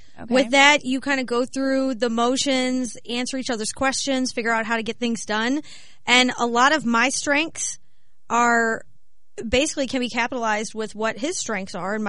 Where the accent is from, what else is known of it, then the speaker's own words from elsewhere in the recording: St. Louis, Missouri, United States; Yeah, I'm lifelong St. Louis resident.